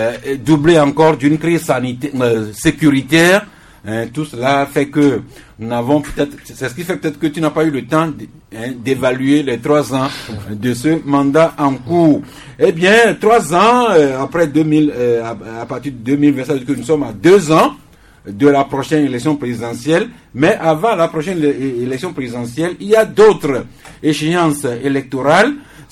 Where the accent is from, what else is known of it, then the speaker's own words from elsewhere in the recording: Togo; Eh bien, revenons chez nous au Togo